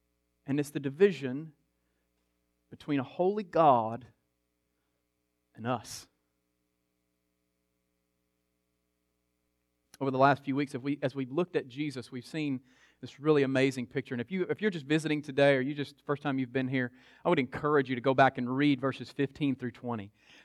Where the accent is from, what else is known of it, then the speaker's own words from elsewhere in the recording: Louisiana, United States; now in Texas, United States; I grew up in Louisiana, so it was just, we're all Tigers fans. We're all LSU Tigers fans.